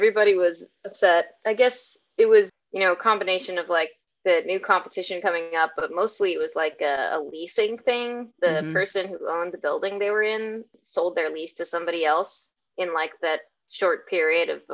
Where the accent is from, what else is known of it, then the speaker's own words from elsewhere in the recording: Austin, Texas, United States; I grew up climbing in Austin at Austin Rock Gym, which to me was like the OG climbing location here